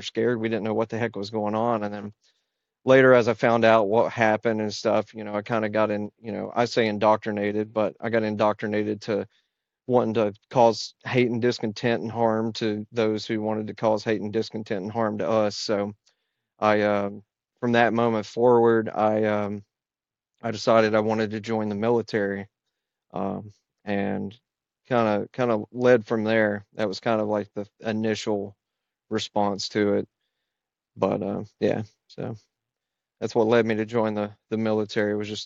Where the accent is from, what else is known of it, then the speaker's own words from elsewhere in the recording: Kentucky, United States; growing up in Eastern Kentucky, I, you know, there were a couple choices of what you could do.